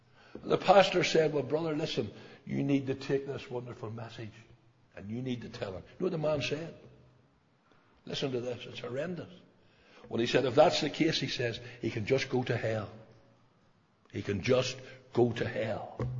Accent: Belfast, Northern Ireland, United Kingdom; And this is my city. I was born and raised in Tigers Bay. Belfast is my city.

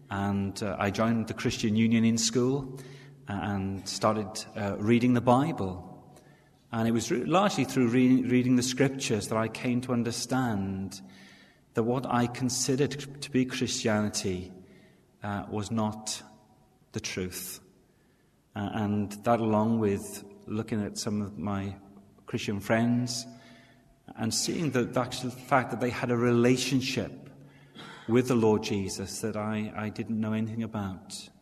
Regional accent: Wales, United Kingdom; I was brought up in the Welsh Valleys. The accent might give it away slightly, although it's not as broad as some of yours, I'm afraid. I was brought up in the Roman Catholic Church, and I attended that church for 19 years

